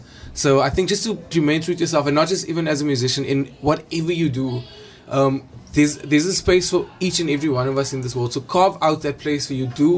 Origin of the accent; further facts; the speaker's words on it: Elsie's River, Western Cape, South Africa; You know, I grew up in Elsie's River